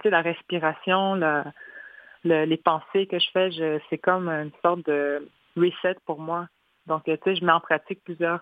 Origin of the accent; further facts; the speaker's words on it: Wemotaci, Quebec, Canada; now in Odanak, Canada; Je viens de Wamantashi, mais j'habite à Odanak.